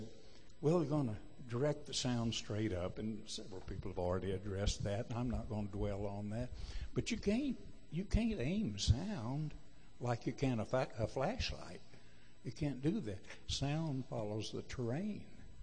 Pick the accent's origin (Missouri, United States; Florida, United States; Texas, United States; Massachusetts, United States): Missouri, United States; show me. I'm from Missouri.